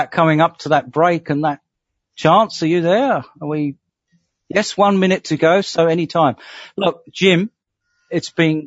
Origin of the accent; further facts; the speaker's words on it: Australia; I mean, I'm just an Australian sitting in Australia on the internet